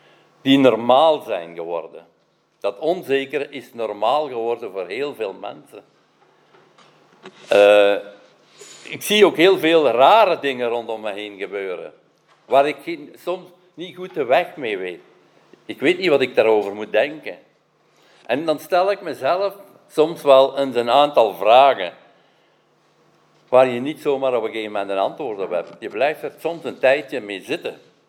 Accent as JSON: {"language": "Dutch", "country": "Belgium", "said": "ik volg het nieuws van Nederland altijd, hoewel ik Belg ben, maar ik ben ook Nederlander. Ik voel me thuis hier."}